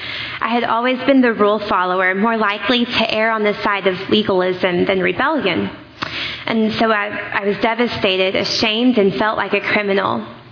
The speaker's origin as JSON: {"language": "English", "town": "Rowlett", "region": "Texas", "country": "United States", "tie": "born or raised there", "said": "I grew up outside of Dallas in the small town of Rowlett."}